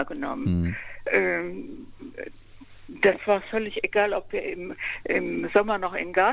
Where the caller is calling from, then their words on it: Stadthagen, Lower Saxony, Germany; Ich komme aus Stadthagen.